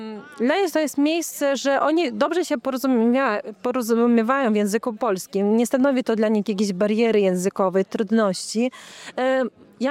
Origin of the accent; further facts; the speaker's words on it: Lithuania; ja jestem Polakiem z Litwy, jest mocniejsza niż ja by się czuł tylko Litwinem albo tylko Polakiem. Ja mam w sercu dwie ojczyzny, które oczywiście bardziej jest to miejsce, gdzie ja się urodziłam